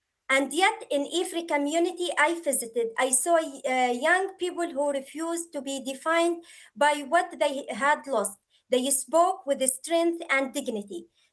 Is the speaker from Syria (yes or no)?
yes; Daraa, Daraa Governorate, Syria; And yet, the moment I landed in Damascus, I was that girl from Dar'a again, carrying the same questions millions of Syrian children still carry.